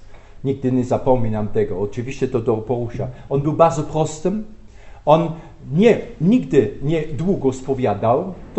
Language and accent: Polish; southern Germany, Germany; Polish is a second language; jestem ze wsi, w południowej części Niemiec